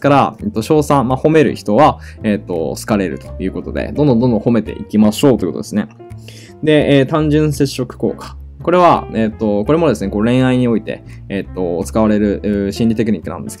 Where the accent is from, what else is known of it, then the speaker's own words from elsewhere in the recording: Aichi, Japan; 僕愛知県なんですけど、愛知県が出身なんですね。愛知県が出身なんですが。